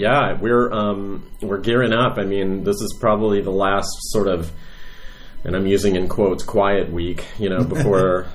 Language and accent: English; Atlanta, Georgia, United States; I grew up in Atlanta, Georgia, in a suburb outside of Atlanta. And I was there till, you know, I went to college